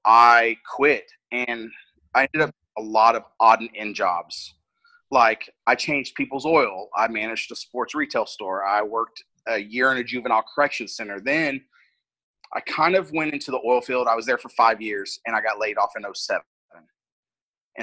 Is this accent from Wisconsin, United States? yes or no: no; Texas, United States; also born or lived in Houston; I'm from Houston, but when I was upper middle school, my mom and my stepdad moved me to South Texas. Mm-hmm. So that's kind of where I kind of grew up.